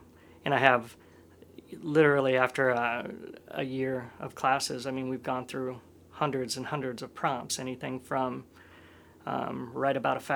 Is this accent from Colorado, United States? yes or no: no; Omaha, Nebraska, United States; Well, I grew up in Omaha, Nebraska, and then, but I've spent so much time in smaller towns.